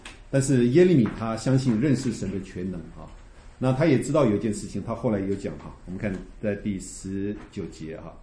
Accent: China; 人为刀俎啊，我们中国人有这样讲的哈

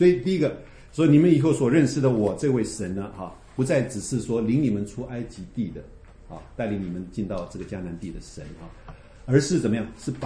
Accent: China; 人为刀俎啊，我们中国人有这样讲的哈

